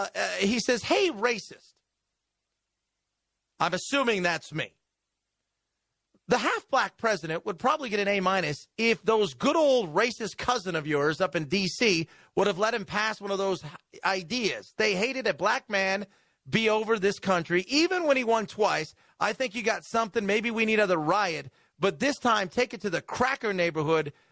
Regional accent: United States; Growing up in America, regardless of color, gives you advantages.

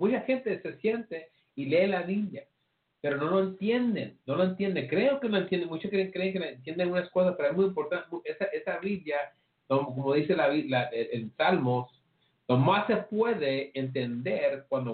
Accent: Mexico; now in United States; Somos ciudadanos aquí en Estados Unidos, pero también somos que mexicanos, ¿verdad?

